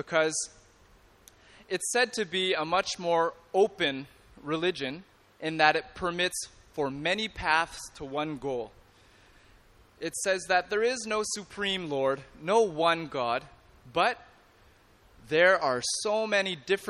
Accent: Canada; as an outsider to this whole tradition, having been born and raised in Canada

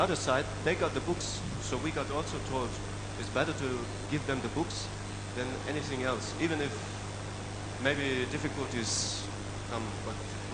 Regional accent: Germany; I come from Germany

